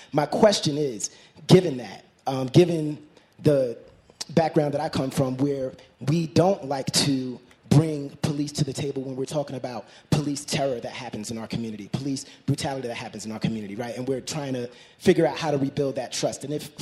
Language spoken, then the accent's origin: English; New York City, New York, United States; now in Oakland, United States; I'm from New York City. I live in Oakland.